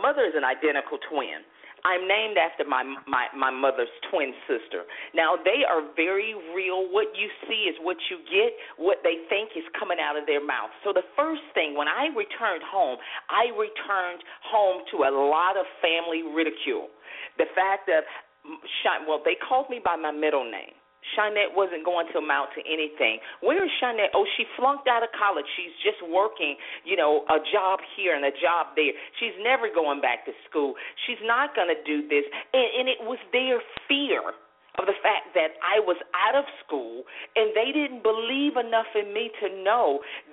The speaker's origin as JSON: {"language": "English", "town": "Fort Pierce", "region": "Florida", "country": "United States", "tie": "born or raised there", "said": "I ended up putting myself through the junior college there in my hometown of Fort Pierce, Florida."}